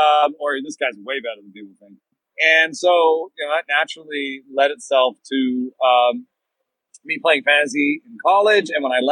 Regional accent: Germany; also born or lived in Jamaica; now in United States; I immigrated to this country. I came from Germany and Jamaica to this country in 86.

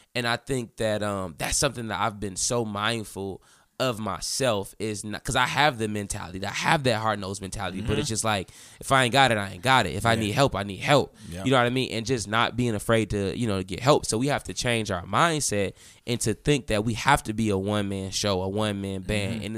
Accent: Detroit, Michigan, United States; Detroit is a very unique place. So people who are born and raised in Detroit, we all have this grit about us.

